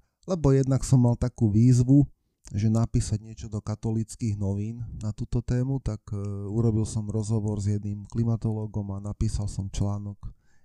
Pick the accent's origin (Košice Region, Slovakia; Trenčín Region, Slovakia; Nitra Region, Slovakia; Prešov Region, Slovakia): Nitra Region, Slovakia; Žemberovce; najmä cez kňazov, ktorí pôsobili u nás v Žemberovciach, som ich tak obdivoval a vnímal.